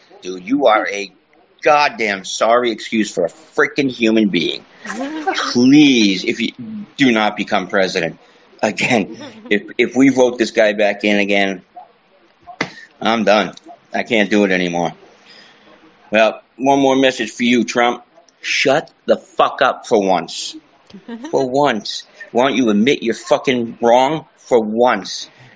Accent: Mendon, Massachusetts, United States; I'm from Mendon, Massachusetts.

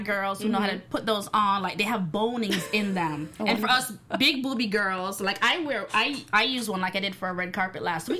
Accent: Miami, Florida, United States; Oh, girl, I'm from Miami.

